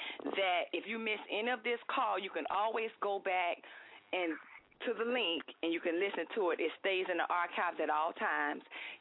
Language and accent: English; Jacksonville, Florida, United States; now he lives in Jacksonville, Florida, which is my hometown.